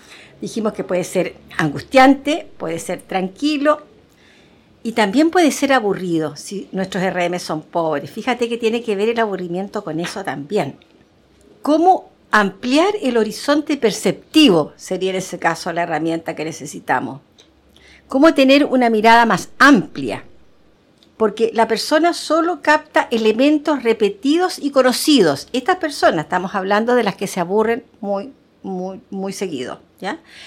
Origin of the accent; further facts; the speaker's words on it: Chile; Somos los chilenos muy creativos y muy innovadores.